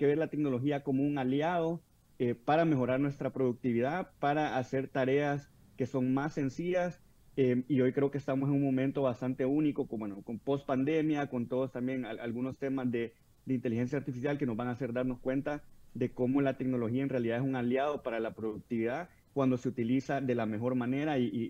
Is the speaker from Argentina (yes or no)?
no; El Salvador; Yo decía, yo como salvadoreño decía